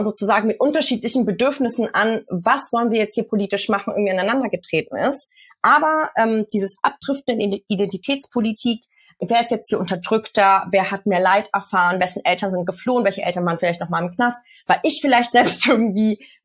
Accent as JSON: {"language": "German", "region": "Hamburg", "country": "Germany", "said": "Ich komme aus Hamburg, deswegen ist das auch nochmal ein großes Thema in der Latino-Community."}